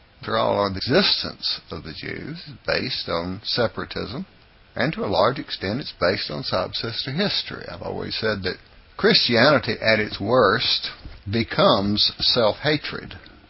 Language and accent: English; the South, United States; And I'm a Southerner.